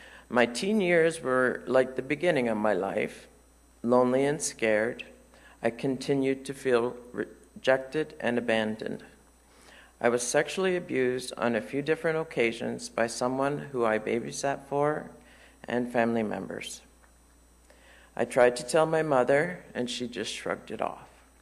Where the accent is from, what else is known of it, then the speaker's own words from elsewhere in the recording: Walters Falls, Ontario, Canada; I grew up in Walters Falls, a very small village just east of Meaford, Ontario, on a very isolated 500-acre farm.